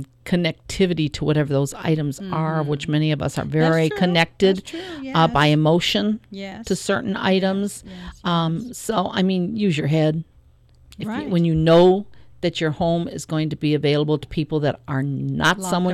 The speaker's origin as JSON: {"language": "English", "town": "Cleveland", "region": "Ohio", "country": "United States", "tie": "born or raised there", "said": "I mean, I grew up in Cleveland, Ohio."}